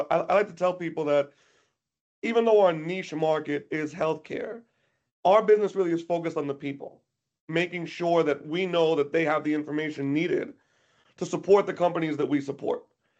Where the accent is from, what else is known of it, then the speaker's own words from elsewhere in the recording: New York, United States; accent: New York; You're making me very self-conscious about my New York accent.